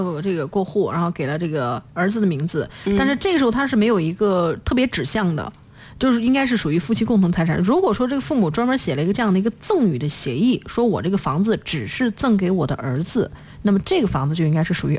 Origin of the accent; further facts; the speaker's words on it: China; 和我们中国人整个的这个国情